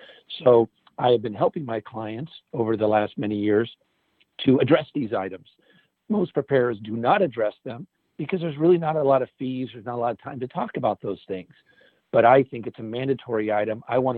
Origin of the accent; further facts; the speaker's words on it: Los Angeles, California, United States; Well, I grew up in the LA area, and I was born in 59, 61 years old.